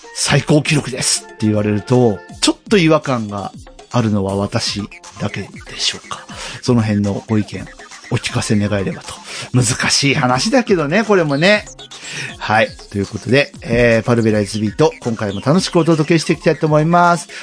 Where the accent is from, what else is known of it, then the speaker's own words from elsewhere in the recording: Oita, Japan; まあ僕のふるさと大分県を見てもやっぱ5000人ぐらいで推移しているので